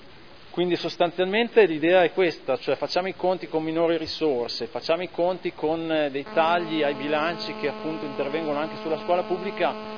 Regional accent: Modena, Emilia-Romagna, Italy; sono di Modena Est

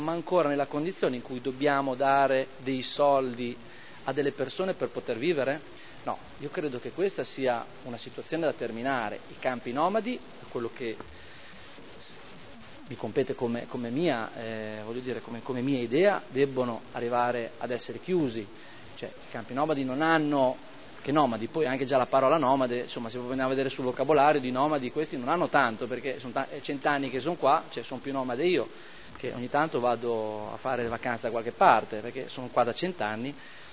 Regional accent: Modena, Emilia-Romagna, Italy; born there; siamo tutti abitanti di Modena, io sono nato a Modena

